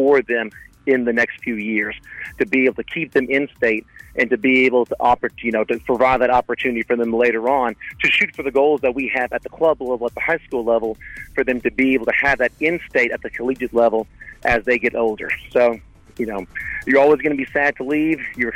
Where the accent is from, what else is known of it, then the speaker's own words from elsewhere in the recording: Thibodaux, Louisiana, United States; born there; I was born in Thibodaux, Louisiana, down the bayou.